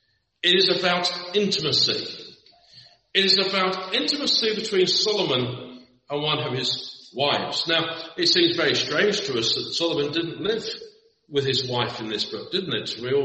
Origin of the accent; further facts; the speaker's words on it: England, United Kingdom; growing up in England and having ginger hair